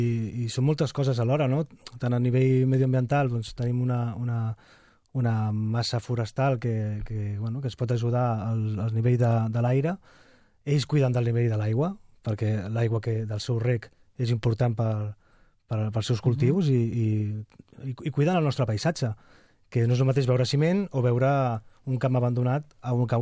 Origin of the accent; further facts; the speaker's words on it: Sant Boi de Llobregat, Catalonia, Spain; jo sóc de Sant Boi, vaig néixer allà